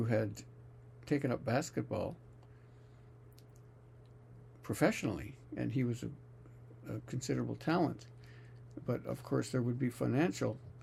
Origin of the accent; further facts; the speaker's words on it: Canada; because I'm Canadian